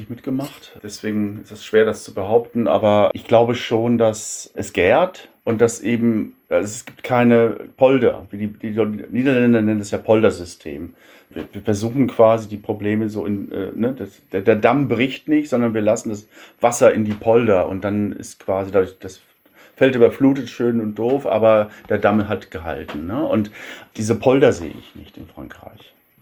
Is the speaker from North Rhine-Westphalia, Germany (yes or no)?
yes; Paderborn, North Rhine-Westphalia, Germany; Ich komme aus Paderborn